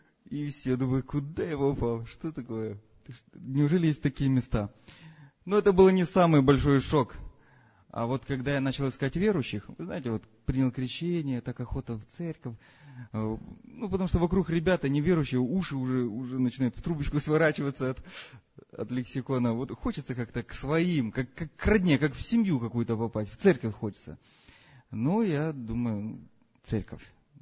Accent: Kyiv, Ukraine; Родился я в Киеве, там и вырос, и посещал церковь большую, много молодежи.

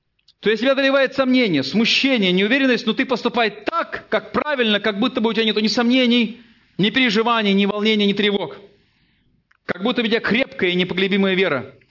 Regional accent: Siberia, Russia; там, где я вырос, в Сибири, там не было специализированных катков, по крайней мере, в советское время. Но там было очень много озер.

